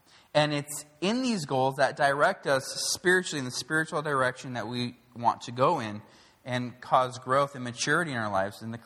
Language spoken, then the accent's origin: English; Los Angeles, California, United States; moved away as an adult; I am from America, if you can't tell from my accent. California at that, I know. Los Angeles.